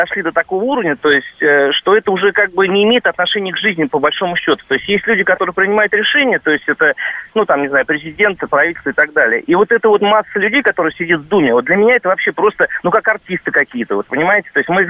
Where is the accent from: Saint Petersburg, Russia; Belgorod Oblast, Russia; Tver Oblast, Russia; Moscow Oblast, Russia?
Moscow Oblast, Russia; я из Подмосковья.